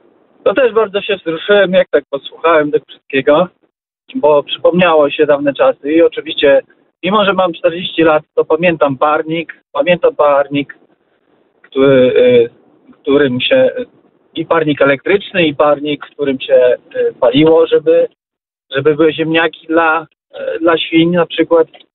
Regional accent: Nowy Uścimów, Lublin Voivodeship, Poland; pochodzę z Nowego Uścimowa. Teraz już tam nie mieszkam, ale po prostu tam wszystko się to odbywało. Tam pracowałem 20 lat.

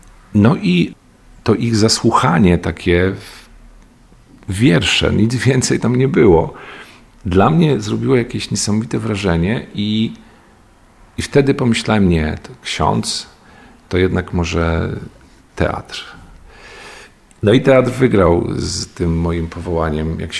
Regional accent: Lublin Voivodeship, Poland; my jesteśmy z Zamojszczyzny, więc to wszystko jakby wsiąkaliśmy tym

